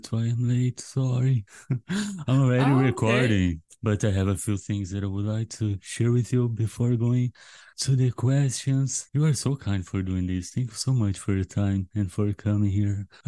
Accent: Rio Grande do Sul, Brazil; English is a second language; I'm also from Brazil. I am from Rio Grande do Sul State.

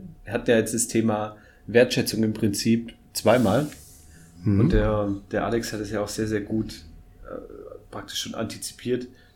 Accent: Baden-Württemberg, Germany; Also ich komme aus dem Schwäbischen, da meckert man sowieso ziemlich viel, auch bei der Arbeit.

